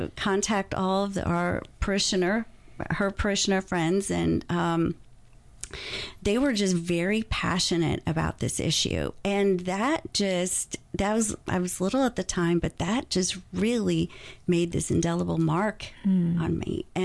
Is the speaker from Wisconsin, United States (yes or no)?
no; Fort Wayne, Indiana, United States; I grew up in Fort Wayne, Indiana. And then I went to school at Butler in Indianapolis.